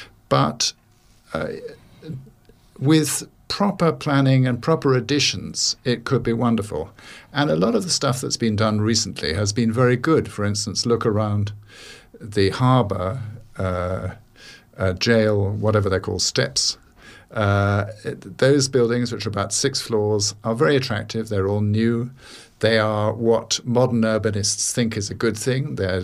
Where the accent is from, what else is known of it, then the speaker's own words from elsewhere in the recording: London, United Kingdom; also born or lived in Asia; now in Bristol, United Kingdom; I've lived in Asia for 23 years before this and come back to Bristol, which wasn't my hometown. If I have a hometown in England, it's London probably.